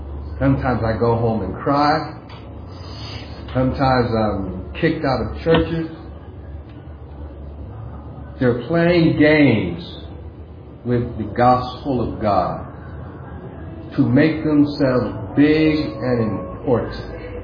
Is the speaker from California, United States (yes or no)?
yes; California, United States; I'm from the Bay Area. It's the home of Apple. It's the home of Google. It's the home of Facebook.